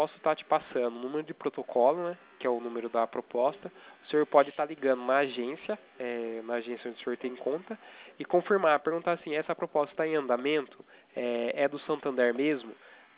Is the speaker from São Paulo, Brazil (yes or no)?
yes; Itatiba, São Paulo, Brazil; Isso, eu sou daqui de Itatiba